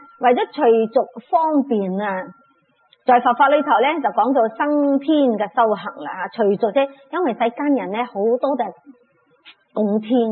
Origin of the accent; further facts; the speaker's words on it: Singapore; 我记得我哋啲福建人啊，我哋新加坡好多福建潮州人嘅